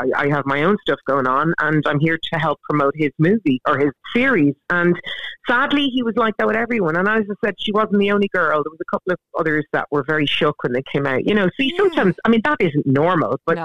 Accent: Ireland; I'm over from Ireland.

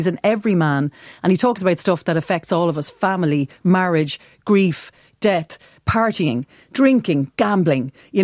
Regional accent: County Wicklow, Ireland; like I'm from West Wicklow, Kildare border, so all the way over there

